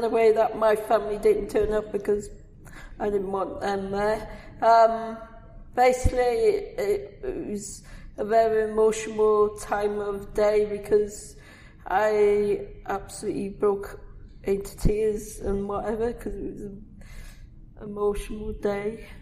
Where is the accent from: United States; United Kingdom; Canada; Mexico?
United Kingdom; Gresford, Wales; I'm from Greswold in Wrexham.